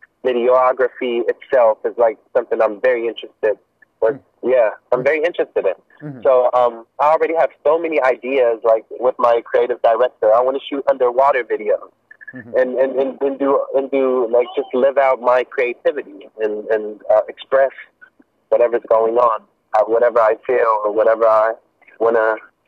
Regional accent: Germany; I don't have the same experience as a black man growing up in America. I grew up in Germany, mm-hmm. so it's different.

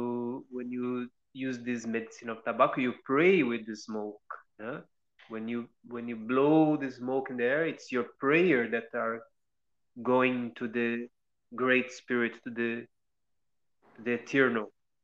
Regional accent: Pissinguaba, São Paulo, Brazil; Yes, I was born in Pissinguaba, small fishing village, surrounded by beautiful forest, nature.

